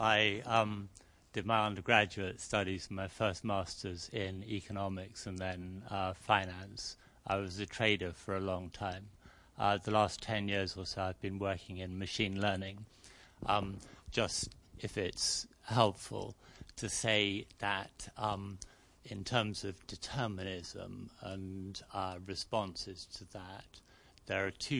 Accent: England, United Kingdom; I'm being English and understating.

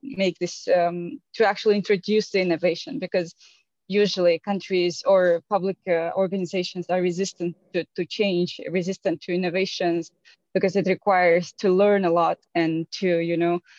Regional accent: Kyrgyzstan; English is a second language; I'm coming from Kyrgyzstan

